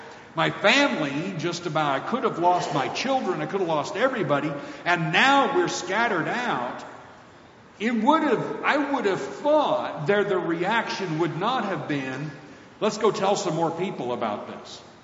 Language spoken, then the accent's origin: English; the South, United States; And I'm a Southerner and working with in a Southern culture, though I grew up working in a California culture